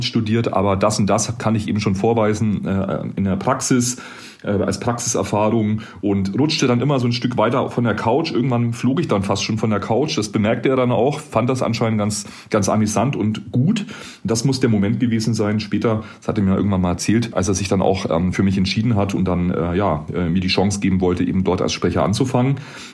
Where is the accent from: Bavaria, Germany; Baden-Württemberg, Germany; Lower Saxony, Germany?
Bavaria, Germany; Also ich bin im Norden von Bayern aufgewachsen, habe die Schule besucht.